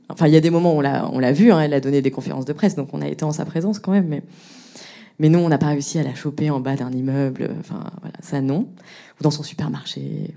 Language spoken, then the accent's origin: French; France; accent: French; j'ai un fort accent français